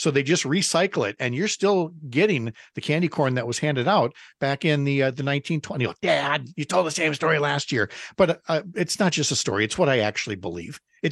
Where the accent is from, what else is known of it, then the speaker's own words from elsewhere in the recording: St. Paul, Minnesota, United States; where I was growing up in St. Paul.